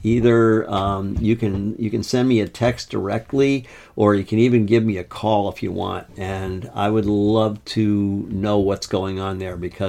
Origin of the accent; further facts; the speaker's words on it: Ledyard, Connecticut, United States; I grew up in southeastern Connecticut. I grew up in Ledyard, Connecticut.